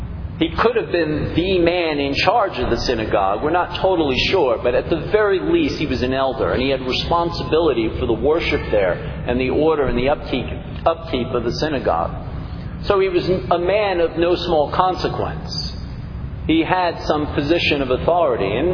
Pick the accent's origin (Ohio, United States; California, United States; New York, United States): New York, United States; New York City; But I grew up in New York City, the largest city in the United States, population-wise.